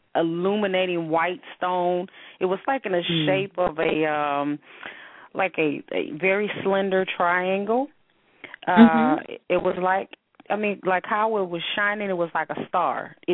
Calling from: Illinois, United States; Marquita, I'm calling from Illinois.

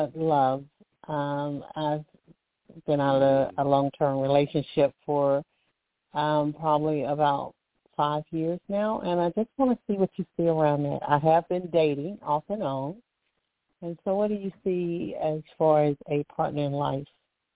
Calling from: Alabama, United States; I am calling from Alabama.

